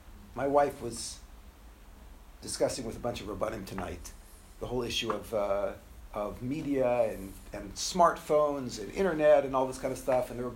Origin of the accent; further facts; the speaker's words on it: Beverly Hills, California, United States; By the way, I grew up in Beverly Hills. That was my neighborhood. Beverly Hills, for those of you who don't know, is not one of the poor neighborhoods in Los Angeles.